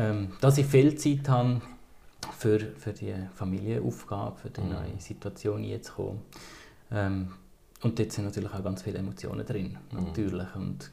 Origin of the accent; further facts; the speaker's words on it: Lucerne, Switzerland; now in Basel, Switzerland; Ich komme ursprünglich aus Luzern. Wohne aber seit 4 Jahren jetzt hier in Basel mit meiner Frau und unserem neugeborenen Mädchen, der Jana.